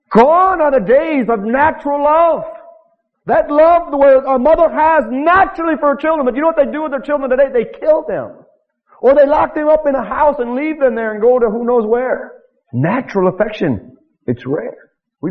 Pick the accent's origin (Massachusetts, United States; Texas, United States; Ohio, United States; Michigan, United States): Michigan, United States; You know what? I grew up in Michigan. And people in Michigan are very cold.